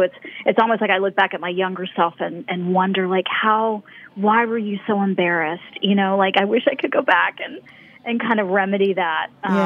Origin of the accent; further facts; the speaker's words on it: the South, United States; I'd go back and visit my family in India, not really any time in Germany until I was an adult, and then also growing up in the South.